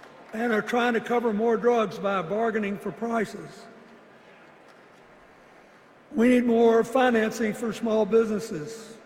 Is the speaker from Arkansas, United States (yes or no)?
yes; Arkansas, United States; As they used to say when I was a young man growing up in Arkansas